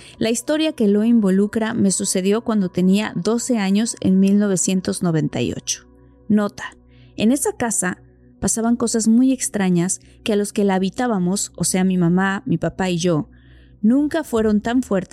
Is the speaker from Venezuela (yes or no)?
no; Irapuato, Guanajuato, Mexico; Soy originaria de Irapuato, Guanajuato, y soy muchóloga.